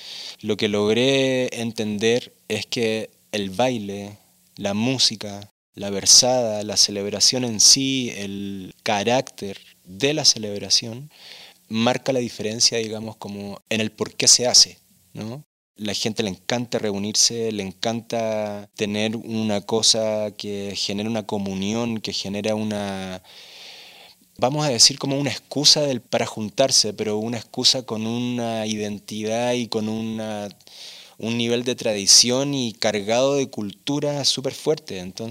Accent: Punta Arenas, Magallanes, Chile; yo vengo del puerto de Punta Arenas

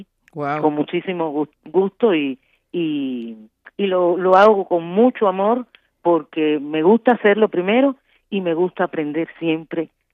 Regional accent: Cuba; Un saludo para mi pueblo cubano. Un beso grande.

